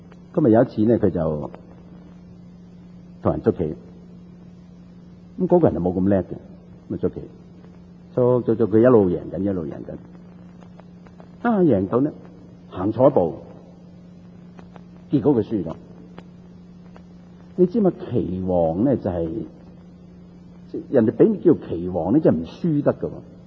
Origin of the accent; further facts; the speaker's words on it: Guangdong, China; 我哋广东人最识得安慰嗰啲遇到死失嘅时候